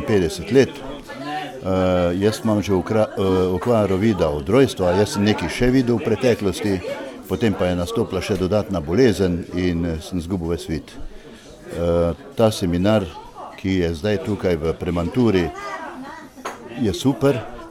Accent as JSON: {"language": "Slovenian", "town": "Slovenj Gradec", "region": "Carinthia", "country": "Slovenia", "said": "prihajam iz Slovengradca"}